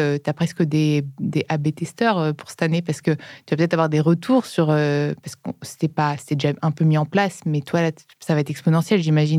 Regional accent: Tuscany, Italy; Moi, je viens de Toscane et je peux te dire qu'il y en a beaucoup plus de poubelles différentes.

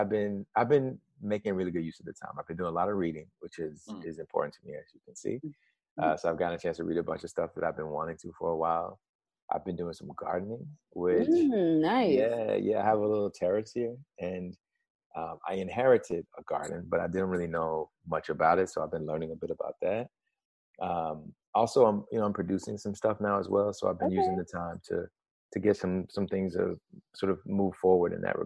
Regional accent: Alabama, United States; I grew up in Alabama, and my grandfather was a preacher, a Pentecostal preacher.

